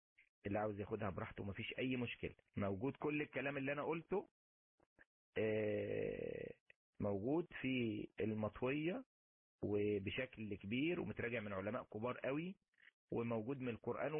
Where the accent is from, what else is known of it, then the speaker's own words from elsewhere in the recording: Mansoura, Dakahlia, Egypt; انا من المنصوره. انا من المنصوره مش من القاهره،